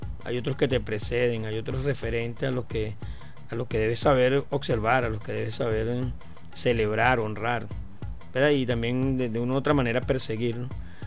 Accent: Caracas, Capital District, Venezuela; vengo de La Pastora, nací en La Pastora.

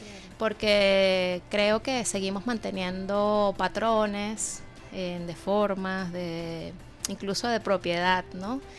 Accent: Venezuela; Porque como venezolanos, como venezolanas, solemos estar arraigados en el catolicismo.

